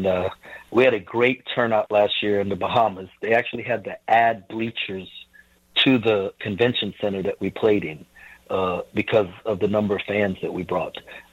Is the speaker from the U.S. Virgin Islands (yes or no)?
yes; St. Croix, U.S. Virgin Islands; And so, but I grew up in the Virgin Islands. I grew up in St. Croix. And so the opportunity to go back to St. Thomas, and Reem and I, Coach Dowlin and I, both from the Virgin Islands.